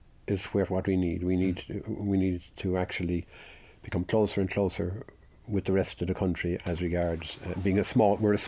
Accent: Ireland; If we go as Irish people, as young, particularly young people go abroad and they're welcomed. They're welcomed because they're Irish.

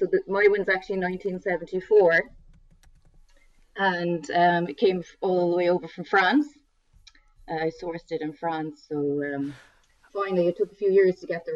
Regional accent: Munster, Ireland; growing up in West Cork as well, it's synonymous with like quality produce and homemade and artisan products.

